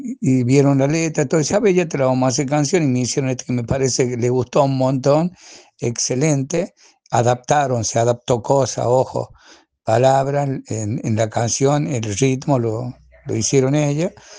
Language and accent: Spanish; La Rioja, Argentina; y yo soy de La Rioja